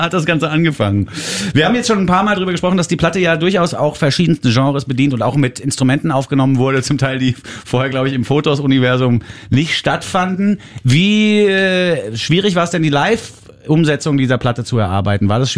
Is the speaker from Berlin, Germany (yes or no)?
no; Bavaria, Germany; aber ich bin Bayer und in Bayern könnte man auch sagen